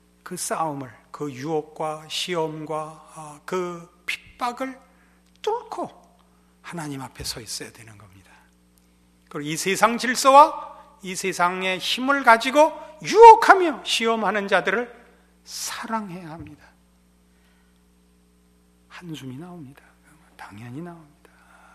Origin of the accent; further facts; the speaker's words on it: North Korea; 저는 이제 이북 사람이라서 이북 정서는 이렇게 합니다.